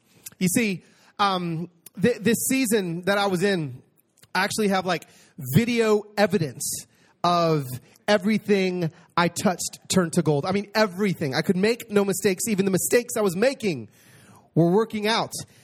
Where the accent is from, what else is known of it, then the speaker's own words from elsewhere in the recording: Los Angeles, California, United States; born there; now in Nashville, United States; I was born in East LA, but now I live in Nashville.